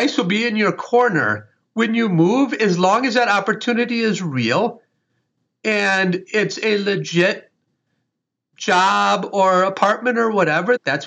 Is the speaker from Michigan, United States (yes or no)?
no; Wisconsin, United States; Where I was raised in Wisconsin, Vince Lombardi famously said, winners never quit and quitters never win.